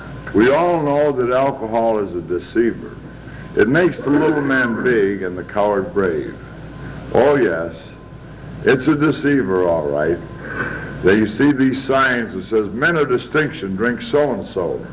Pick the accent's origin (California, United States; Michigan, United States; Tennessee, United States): Michigan, United States; Kalamazoo